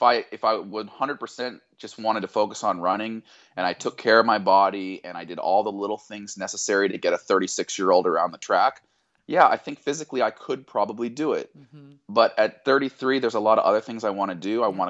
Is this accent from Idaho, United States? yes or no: yes; Boise, Idaho, United States; also born or lived in Arkansas; I was born in Arkansas. I grew up in Boise, Idaho, and I have country in my blood